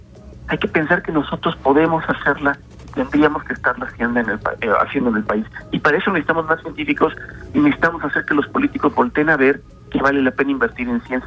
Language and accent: Spanish; Mexico City, Mexico; born there; now in Morelos, Mexico; Yo nací en la Ciudad de México y por muchas razones me vine a Morelos